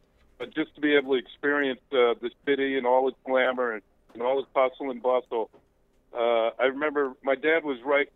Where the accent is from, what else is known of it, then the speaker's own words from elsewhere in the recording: New York, United States; Even though I grew up in New York and then during high school, sometimes the snow was coming down.